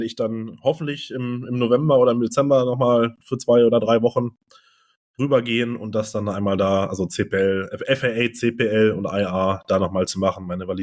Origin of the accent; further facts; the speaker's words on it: Hanover, Lower Saxony, Germany; ich komme aus Hannover oder Hannover-Ecke